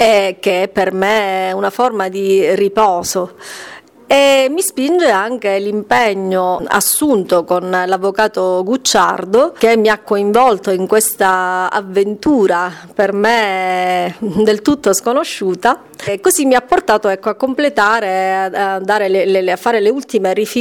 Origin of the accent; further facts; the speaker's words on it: Caltanissetta, Sicily, Italy; La mia voglia di lasciare parte di me come contributo alla mia terra e a Caltanissetta in genere è stato talmente forte